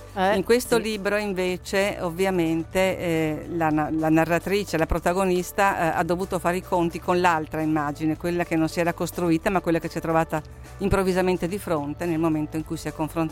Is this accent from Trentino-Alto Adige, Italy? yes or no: yes; Trentino-Alto Adige, Italy; Io sono trentina, sono orgogliosissima di esserlo e le mie radici sono lì e solo lì